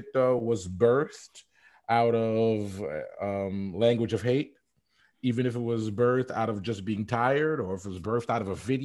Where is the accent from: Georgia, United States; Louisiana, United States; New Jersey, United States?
New Jersey, United States; So I'm from the Jersey area.